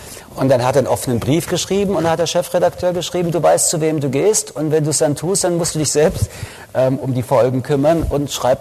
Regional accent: Paris, Île-de-France, France; German is a second language; Ich komme aus Paris

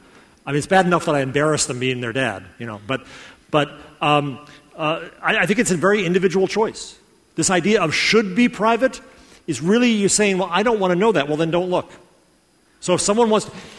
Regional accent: United States; And I'm American of this attitude.

